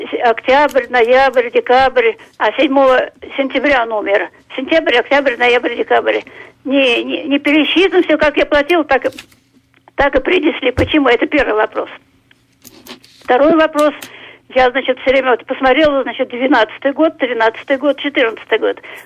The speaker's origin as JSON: {"language": "Russian", "region": "Moscow", "country": "Russia", "tie": "born or raised there", "said": "Я коренная москвичка, ветеран войны, ветеран труда."}